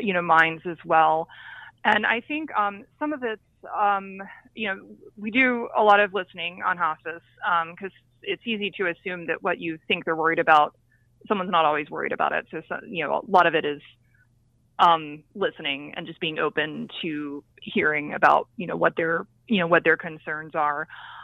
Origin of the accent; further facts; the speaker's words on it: the South, United States; I grew up in the South. I did fellowship in the South, and food is love in the South.